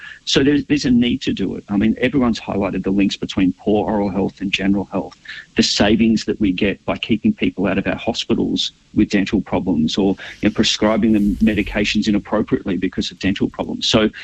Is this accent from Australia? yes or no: yes; Mansfield, Victoria, Australia; also born or lived in Tatura; I grew up in Mansfield and then a small place called Tatura just out of Shepparton.